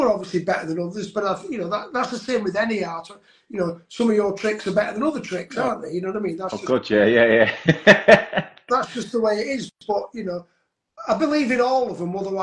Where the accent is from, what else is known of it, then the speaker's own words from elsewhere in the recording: Wigan, North West England, United Kingdom; because I'm from Wigan, I'm not from Manchester, I'm from Wigan, which is only 18 miles away, but it's not Manchester